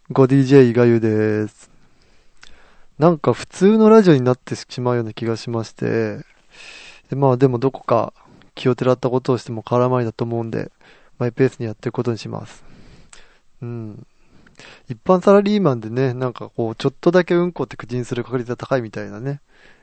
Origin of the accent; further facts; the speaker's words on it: Niigata, Japan; うちの実家もつい最近はなんかね、大地震に見舞われたと思いきや、で今度はなんか洪水の恐れですとか言ってて、でも本当どうなってんだ新潟って感じで